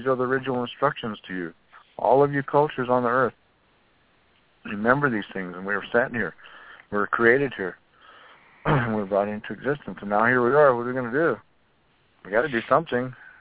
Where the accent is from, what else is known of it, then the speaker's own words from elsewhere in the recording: Wind River Indian Reservation, Wyoming, United States; In 1950, I was born on the Wind River Indian Reservation, and my mother was part Irish, and my dad, and Paiute, that she was, and my dad was Shoshone, and part Arapaho